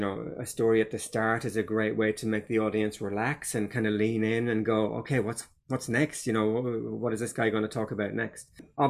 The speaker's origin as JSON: {"language": "English", "country": "Ireland", "tie": "born or raised there", "said": "as a young fella growing up in Ireland"}